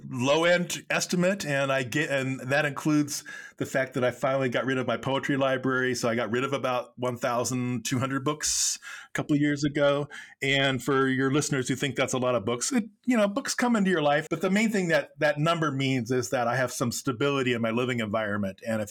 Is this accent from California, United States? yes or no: yes; East Los Angeles, California, United States; I grew up in East LA, and I just basically would ride as far as I could, you know, in a 2 or 3 hour radius.